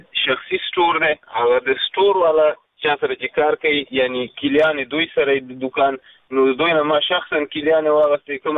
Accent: Afghanistan; زه د افغانستان یم، افغان یم

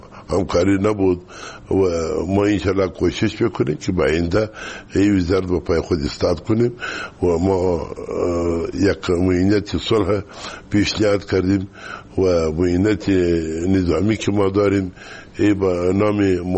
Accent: Kandahar, Afghanistan; ما از کندهار هستیم.

